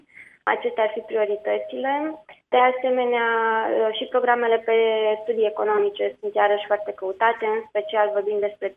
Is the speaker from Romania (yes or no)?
yes; Romania; moved away; Îmi doresc să ajut la dezvoltarea societății și sunt foarte mândră că sunt româncă și îmi văd viitorul acolo, cu siguranță.